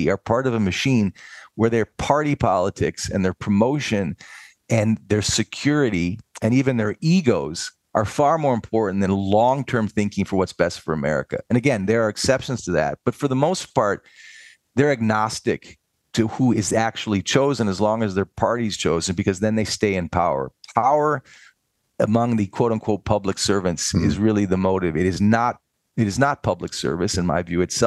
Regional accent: United States; Again, I'm an American with an opinion.

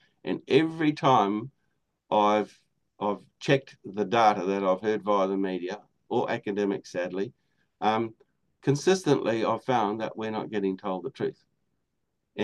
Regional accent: Australia; I grew up in Australia, and I've driven across Australia.

